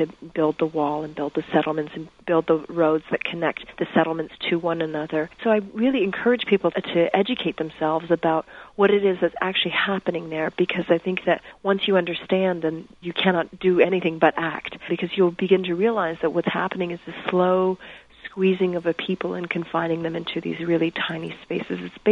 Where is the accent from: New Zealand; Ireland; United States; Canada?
Canada; I was born and raised in Canada to Palestinian parents.